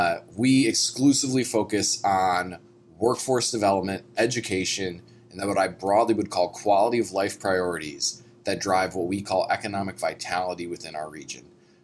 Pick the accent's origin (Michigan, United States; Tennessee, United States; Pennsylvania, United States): Michigan, United States; Detroit; moved away as an adult; now in Carmel, United States; I mean, I grew up in Detroit, but I've lived in Carmel for, I don't know, 11 years now.